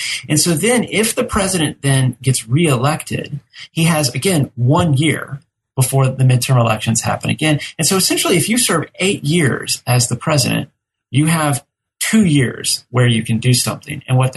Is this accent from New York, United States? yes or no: no; Texas, United States; now in Georgia, United States; You know, I'm from Texas, which is the second largest, most populous state in the nation.